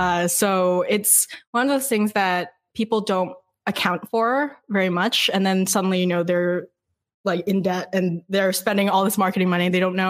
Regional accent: Vancouver, British Columbia, Canada; But me personally, I'm actually from Vancouver, so here in Quebec, we speak a lot of French, which I do none of, which is unfortunate.

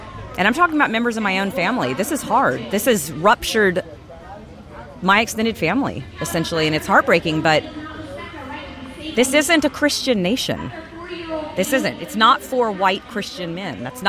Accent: Chevy Chase, Maryland, United States; Chevy Chase, Maryland.

